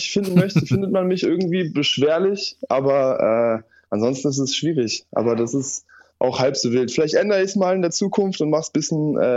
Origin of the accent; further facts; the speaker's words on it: Berlin, Germany; Ich bin ja auch gebürtiger Berliner